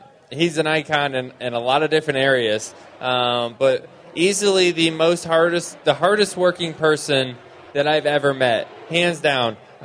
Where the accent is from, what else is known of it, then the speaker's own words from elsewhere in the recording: Middletown, Connecticut, United States; I'm from Middletown, Connecticut.